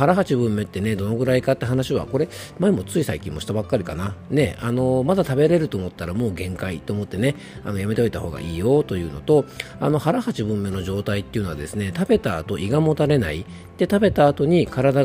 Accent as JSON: {"language": "Japanese", "region": "Yamanashi", "country": "Japan", "tie": "born or raised there", "said": "山梨県に帰ってまいりましたですね。今僕の地元のですね、三坂の湯というですね、これ市営の温泉なんですけども、"}